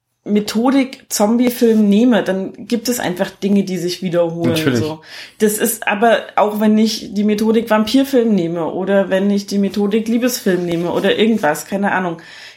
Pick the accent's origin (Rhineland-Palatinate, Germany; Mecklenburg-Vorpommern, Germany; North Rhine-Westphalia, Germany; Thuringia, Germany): Thuringia, Germany; Erfurt; also ich komme ja nun mal hier aus der Ecke, das haben wir jetzt schon mehrfach erzählt. Weimar ist 20 Kilometer von Erfurt weg, wo ich aufgewachsen bin.